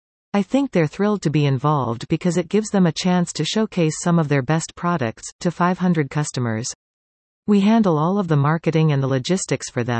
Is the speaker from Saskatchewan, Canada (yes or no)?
no; North Bay, Ontario, Canada; We're all from North Bay, we grew up with these businesses.